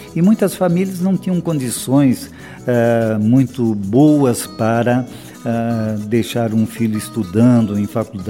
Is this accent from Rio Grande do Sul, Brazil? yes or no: yes; Três Passos, Rio Grande do Sul, Brazil; born there; Eu nasci em Três Passos, Rio Grande do Sul.